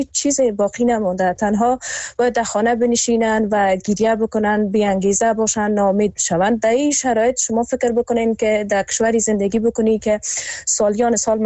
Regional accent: Kabul, Afghanistan; یک جوانی که در افغانستان بزرگ شدم و مخصوصا در شهر کابل

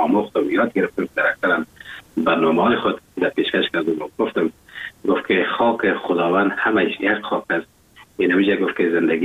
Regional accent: Afghanistan; now in Germany; وقتی که من اروپا آمدم آلمان آمدم

